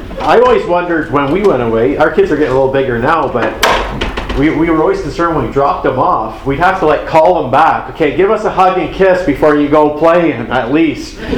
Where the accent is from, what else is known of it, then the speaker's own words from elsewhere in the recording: Ontario, Canada; I'm from Ontario.